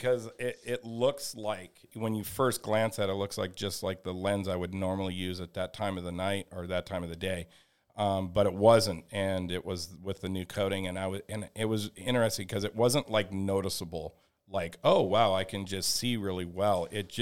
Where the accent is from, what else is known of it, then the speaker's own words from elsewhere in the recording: West Coast, United States; I'm from the West Coast, so most of our clubs are on flat ground. We have some in the canyons, some in the mountains, and we have the desert background.